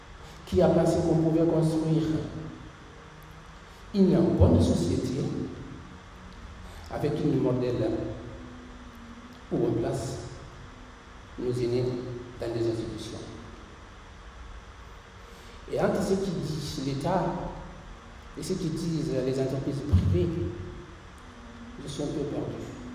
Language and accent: French; Guinea; now in France; je viens de l'Afrique de l'Ouest, précisément en Guinée-Conakry. Et je suis en France depuis 2016